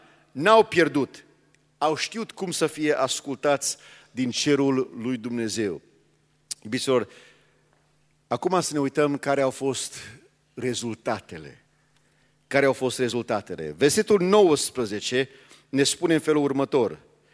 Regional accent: United States; Eu sunt din America.

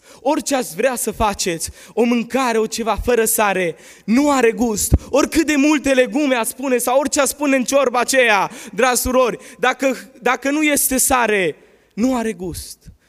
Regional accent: Romania; Eu vin din România și vorbesc limba română.

